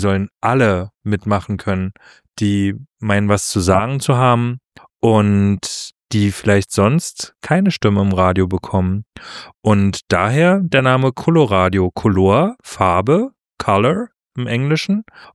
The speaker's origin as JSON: {"language": "German", "region": "Berlin", "country": "Germany", "said": "Ich komme ursprünglich aus Berlin"}